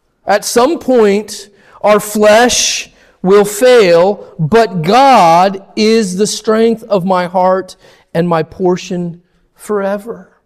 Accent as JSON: {"language": "English", "region": "Florida", "country": "United States", "said": "we're from Florida, we're not used to things like cliffs yet"}